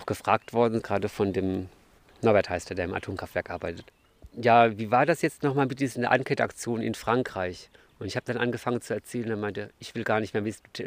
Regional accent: Philippsburg, Baden-Württemberg, Germany; Philippsburg, da bin ich ja in Sichtweite davon aufgewachsen, das habe ich immer am Horizont gesehen.

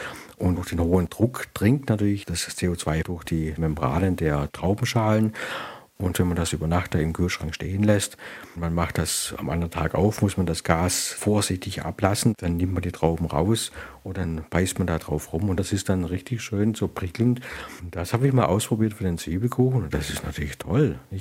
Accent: Baden-Württemberg, Germany; Und im Schwäbischen, wo ich aufgewachsen bin, da hat er noch weniger Alkohol.

